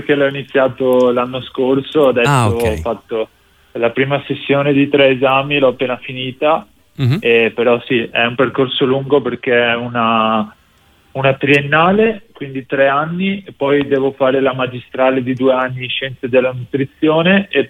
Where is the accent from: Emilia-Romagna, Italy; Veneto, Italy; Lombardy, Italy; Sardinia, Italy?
Veneto, Italy; Mestre; born there; sono nato a Mestre, precisamente, dove vivo tuttora.